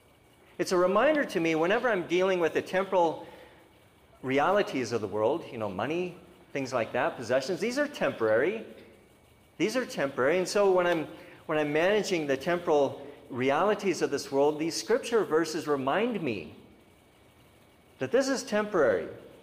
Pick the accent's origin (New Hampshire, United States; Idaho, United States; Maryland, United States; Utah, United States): Idaho, United States; Kellogg; also born or lived in Alaska; I said, well, I was born in Alaska. I was raised in Kellogg, Idaho. And I've lived all over the world.